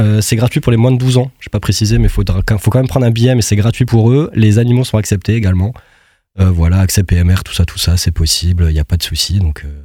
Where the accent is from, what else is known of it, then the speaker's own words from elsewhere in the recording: Mulhouse, Grand Est, France; On est des Mulhousiens 100%.